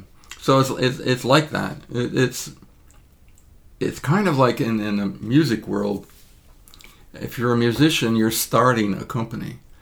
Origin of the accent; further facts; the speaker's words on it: Canada; I grew up in Canada